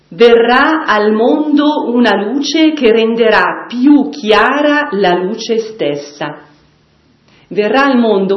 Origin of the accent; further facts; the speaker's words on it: Lombardy, Italy; Sono della Lombardia, della provincia di Lecco.